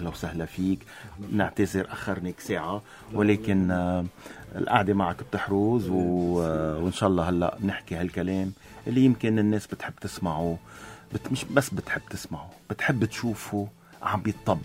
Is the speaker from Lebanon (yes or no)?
yes; Lebanon; لنحنا كلبنانيين